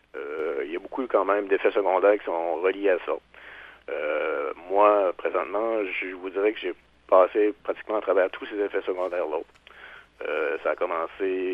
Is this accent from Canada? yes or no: yes; Quebec, Canada; now in Rimouski, Canada; je suis un Gaspésien natif.